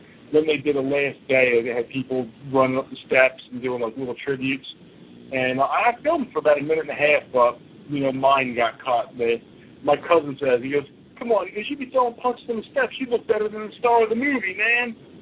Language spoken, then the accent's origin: English; Philadelphia, Pennsylvania, United States; I'm Italian. I'm from Philadelphia. I box.